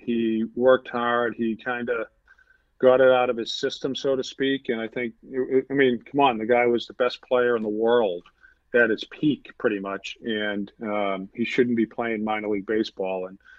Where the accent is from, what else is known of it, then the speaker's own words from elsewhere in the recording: Boston, Massachusetts, United States; I'm from Boston, so I'm all about the Celtics